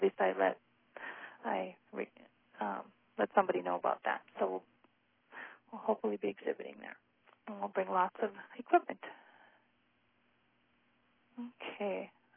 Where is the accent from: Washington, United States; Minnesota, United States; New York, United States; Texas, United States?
Minnesota, United States; I'm actually a Minnesotan, but we have the same exact program over there